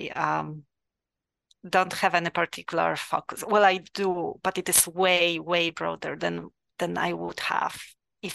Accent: Poland; English is a second language; also born or lived in Magdeburg, Germany; I come from Poland. My first degree is in pharmacy and pharmaceutical sciences, actually. And that I have from University of Warsaw.

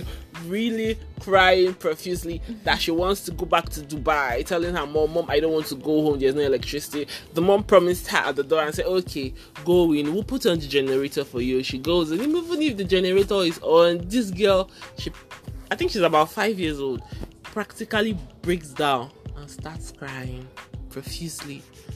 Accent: Nigeria; that's one of the perks, disadvantages of being a Nigerian and living in Nigeria.

